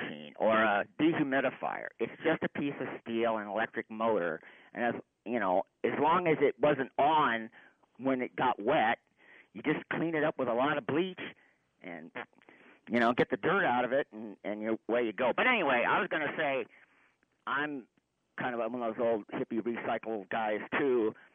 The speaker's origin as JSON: {"language": "English", "town": "Cedar Rapids", "region": "Iowa", "country": "United States", "said": "I was going to say, actually, I'm from Cedar Rapids. I'm down here in the old home place helping my mother do some stuff."}